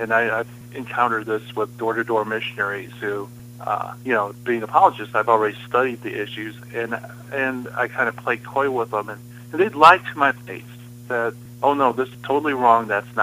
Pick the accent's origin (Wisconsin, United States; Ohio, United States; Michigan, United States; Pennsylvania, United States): Michigan, United States; Detroit; I come from Detroit, so we talk about like back-end engineering.